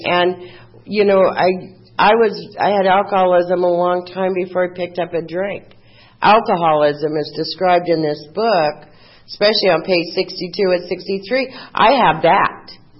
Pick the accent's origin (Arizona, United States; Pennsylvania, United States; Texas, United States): Arizona, United States; Phoenix; And I grew up in Phoenix and went to St. Agnes and was going to be a nun